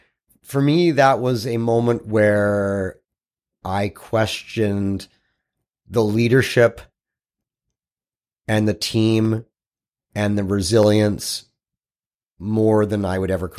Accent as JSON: {"language": "English", "region": "Scotland", "country": "United Kingdom", "said": "And I am a Scottish Jew, folks."}